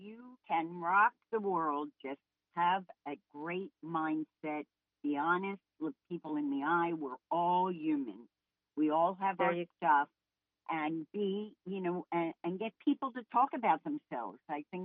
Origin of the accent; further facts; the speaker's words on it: Philadelphia, Pennsylvania, United States; And I grew up in Philadelphia. I went to Penn State and I was an English major.